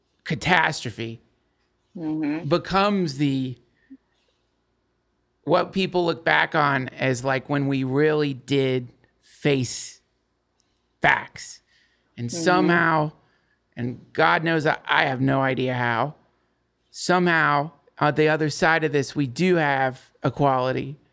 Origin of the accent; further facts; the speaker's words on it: the South, United States; I was raised by, I was raised in the South.